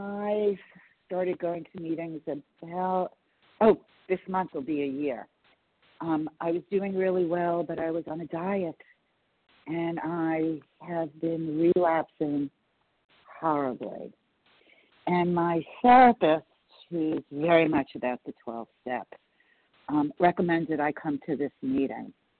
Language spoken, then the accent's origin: English; New Jersey, United States; New Jersey.